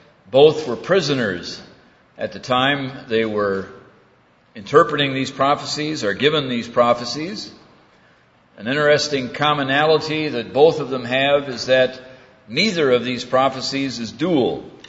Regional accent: St. Louis, Missouri, United States; We're both from the great state of Missouri. I'm from St. Louis.

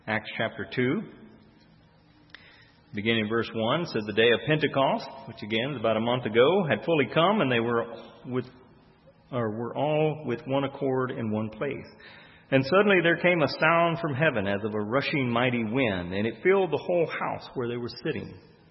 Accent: the South, United States; Even though I'm speaking, I won't say good English because I'm from the South. So there may be a little twang on that from time to time.

